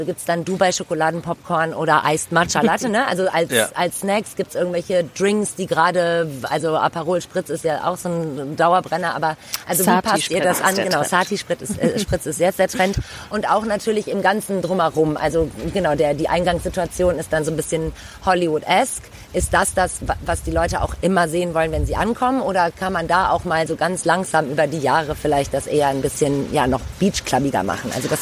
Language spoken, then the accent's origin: German; Düsseldorf, North Rhine-Westphalia, Germany; ich bin hier auch in der Nähe aufgewachsen